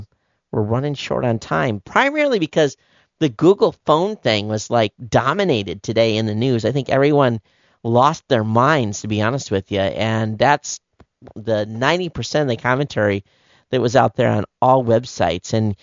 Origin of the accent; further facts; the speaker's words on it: Michigan, United States; I guess he's originally from my state that I grew up in Michigan.